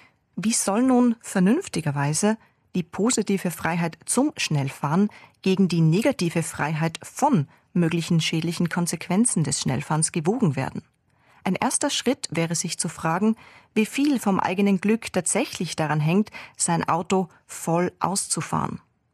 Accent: Austria; Als Österreicherin darf ich bestätigen, die Abwesenheit eines Tempolimits auf deutschen Autobahnen fasziniert.

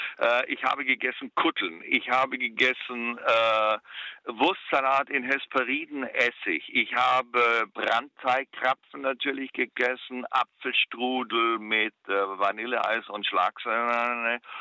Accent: Nürtingen, Baden-Württemberg, Germany; Ich war da noch Schüler in Nürzingen, wo ich aufgewachsen bin.

